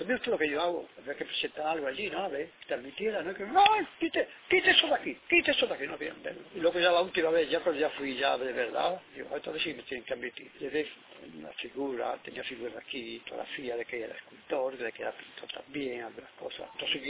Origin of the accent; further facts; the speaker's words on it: Melilla, Spain; yo soy de Melilla. Y al licenciarme, pues quisiera quedarme yo allí en Melilla